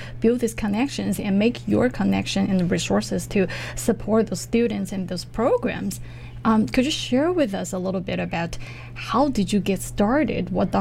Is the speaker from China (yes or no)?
yes; China; English is a second language; but I am Chinese. I'm from China